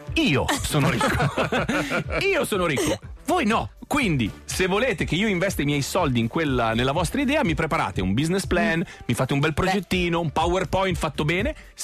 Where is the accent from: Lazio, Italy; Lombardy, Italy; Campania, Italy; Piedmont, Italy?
Piedmont, Italy; Siccome sono piemontese, sono troppo educato.